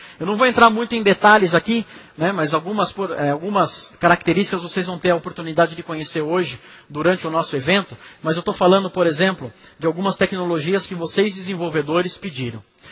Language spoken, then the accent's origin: Portuguese; Sorocaba, São Paulo, Brazil; talvez eu não seja daqui. Eu sou de Sorocaba, eu sou perdido.